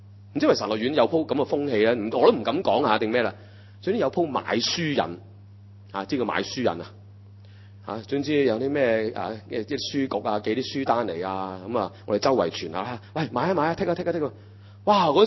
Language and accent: Cantonese; Hong Kong; 我哋香港人係咪咁噶？